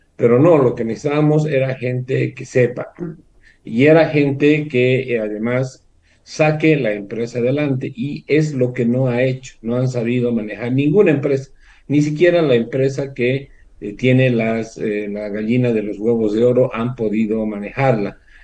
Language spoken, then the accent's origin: Spanish; Bolivia; que tuvimos la suerte como bolivianos